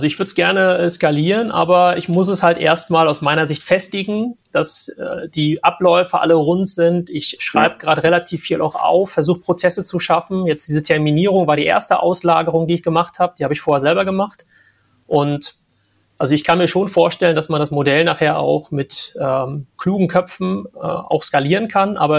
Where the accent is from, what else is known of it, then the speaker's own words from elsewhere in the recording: Northern Germany, Germany; accent: Northern German; Wenn ich jetzt mit meinem norddeutschen Dialekt in Bayern aufschlage, habe ich, glaube ich, schon mal die Tür schon wieder ganz anders auf, als wenn ich das hier im Norden mache.